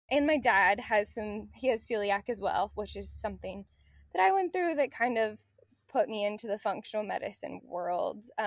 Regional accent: Oregon, United States; Growing up in Central Oregon, I was very much outside all the time

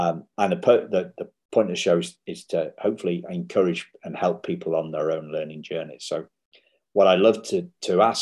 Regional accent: England, United Kingdom; accent: English; So this is my my English accent or my lack of pronunciation.

